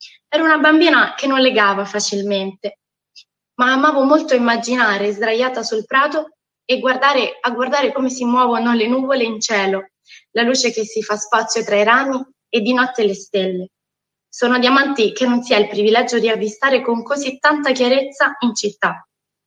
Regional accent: Abruzzo, Italy; born there; sono nata in Abruzzo circa 9.125 giorni fa. Sono figlia dell'inverno, dato che venne alla luce il giorno 3 di gennaio.

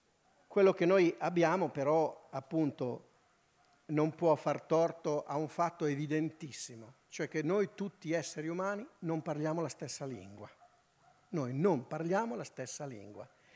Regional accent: Pavia, Lombardy, Italy; accent: Pavese; perché ho un accento un po' diverso, sono di Pavia.

